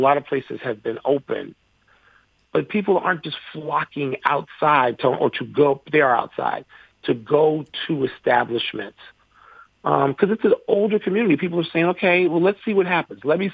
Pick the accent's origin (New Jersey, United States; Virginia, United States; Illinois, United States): Illinois, United States; Chicago; and particularly as a Chicagoan and as someone who grew up a Bulls fan